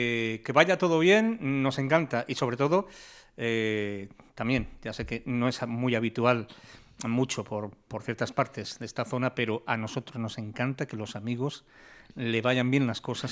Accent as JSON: {"language": "Spanish", "town": "Bilbao", "region": "Basque Country", "country": "Spain", "said": "Oiga, pero es que yo soy de Bilbao."}